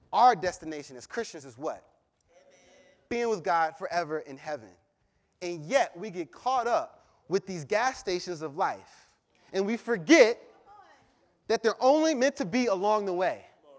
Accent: Maryland, United States; You know, I'm from Maryland.

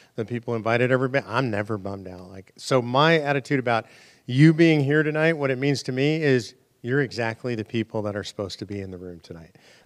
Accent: Los Angeles, California, United States; maybe it's not particularly good because I grew up in Los Angeles

